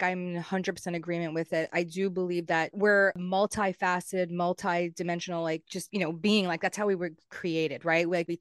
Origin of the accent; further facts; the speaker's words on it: East Coast, United States; I'm from the East Coast and I know how beautiful fireflies are